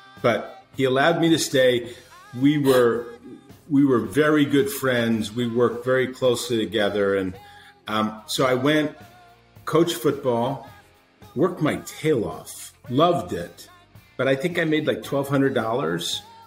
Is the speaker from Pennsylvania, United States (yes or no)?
yes; Philadelphia, Pennsylvania, United States; I grew up in Philadelphia